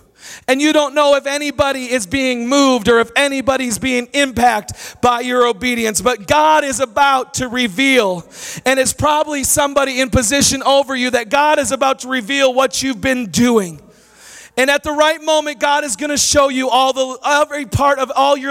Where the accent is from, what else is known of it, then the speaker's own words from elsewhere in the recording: Minnesota, United States; But I'm from Minnesota.